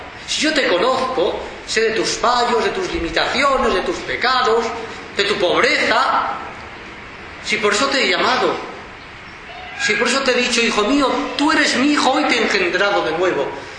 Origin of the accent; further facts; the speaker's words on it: Basque Country, Spain; La semana pasada asesinaron un policía en el País Vasco, en mi tierra.